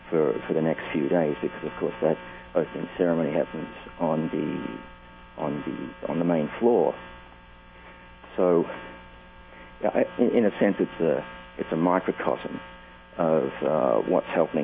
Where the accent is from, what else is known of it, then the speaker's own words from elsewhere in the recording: Australia; Well, for me, it's that event is my hometown event. So I've been there at least or well over 10 times. It happens in early. Late January, in the middle of the summer in Australia.